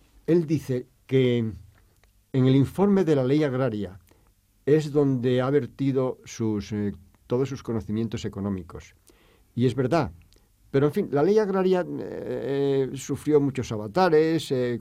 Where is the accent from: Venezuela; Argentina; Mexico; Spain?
Spain; Gijón, Asturias; nací en Gijón. Y nací precisamente y viví, porque en la plaza donde está su estatua